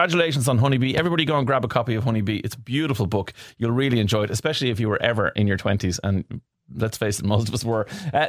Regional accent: Ireland

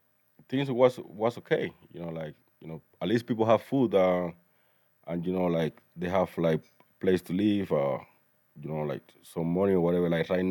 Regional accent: Sancti Spíritus, Cuba; also born or lived in Ciego de Ávila, Cuba; I grew up in Santo Espíritu. It's those two places are like in the center of Cuba.

